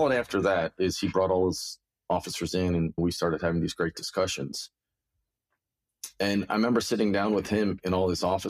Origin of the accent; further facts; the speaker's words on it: United States; I'm an American. I get it.